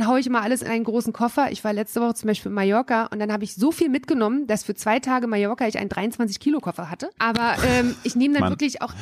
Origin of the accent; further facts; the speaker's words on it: East Germany, Germany; Und ich bin ja in der DDR aufgewachsen, bis ich 14 war